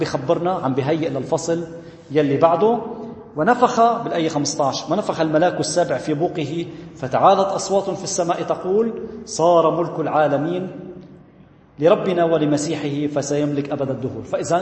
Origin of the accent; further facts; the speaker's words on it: Lebanon; طبيعي اليوم عندنا بلبنان